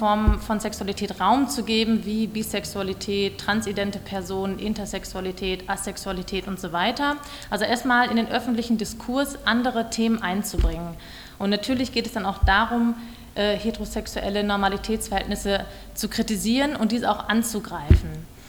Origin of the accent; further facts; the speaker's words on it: Halle, North Rhine-Westphalia, Germany; Ich komme selber aus Halle-Westfalen. Ich weiß nicht, ob ihr das kennt, das ist in der Nähe von Bielefeld.